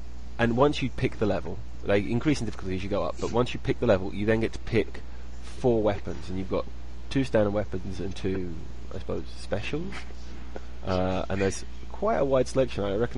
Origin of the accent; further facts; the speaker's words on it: England, United Kingdom; We're sarcastic English people.